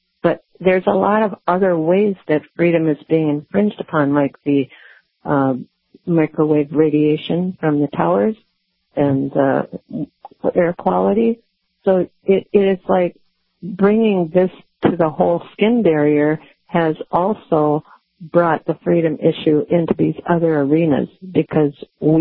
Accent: United States; It was a fantastic breath of fresh air for being an American.

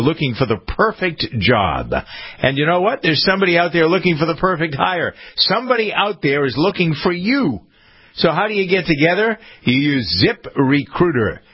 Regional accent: United States; And you know what? I'm not the ugly American, but I am the American that likes to travel.

